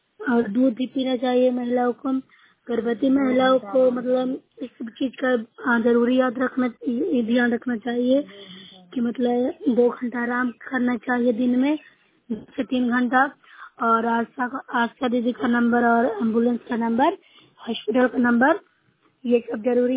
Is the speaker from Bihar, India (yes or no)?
yes; Bihar, India; मैं नौसै ब्लॉक से हूँ, जिला नालंदा की निवासी हूँ।